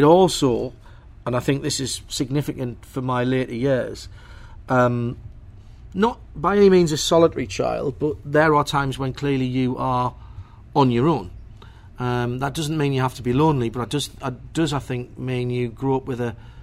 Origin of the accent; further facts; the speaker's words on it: Sunderland, North East England, United Kingdom; Born and brought up for most of, in fact, all of my formative years in the northeast of England, Sunderland or its environs.